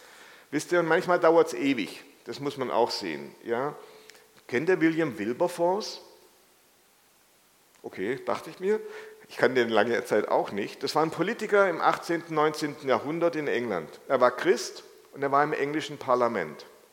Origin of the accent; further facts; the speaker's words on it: Mannheim, Baden-Württemberg, Germany; ich komme jetzt aus Mannheim, deshalb muss ich halt die Mannheimer Sachen sein